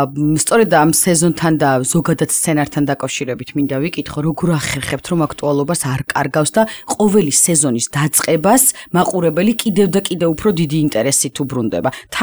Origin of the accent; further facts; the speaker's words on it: Guria, Georgia; მე ძალიან გამეხარდა, მე თვითონ გურული ვარ სიმართლე